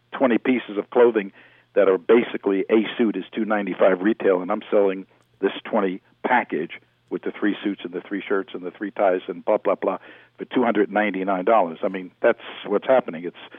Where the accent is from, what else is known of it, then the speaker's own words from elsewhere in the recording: Miami, Florida, United States; in the best places in the world. Number one shopping centers in greater Miami.